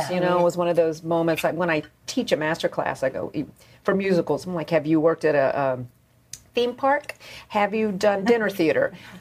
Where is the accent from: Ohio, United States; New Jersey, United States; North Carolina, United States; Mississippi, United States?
North Carolina, United States; North Carolina.